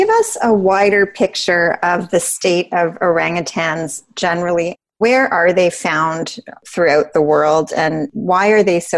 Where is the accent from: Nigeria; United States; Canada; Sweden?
Canada; Toronto, Ontario; And actually, I grew up here in Toronto